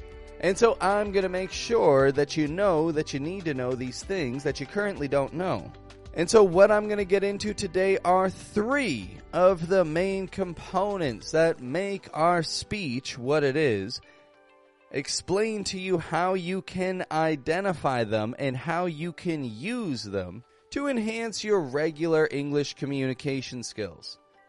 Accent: Toronto, Ontario, Canada; I'm an American accent coach from Toronto, Canada

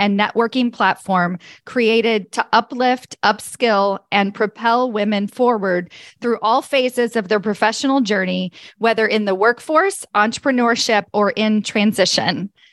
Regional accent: New York City, New York, United States; moved away as an adult; now in Palo Alto, United States; I came out to California from New York City. I moved to Palo Alto. I was like, oh my gosh, this place is so slow.

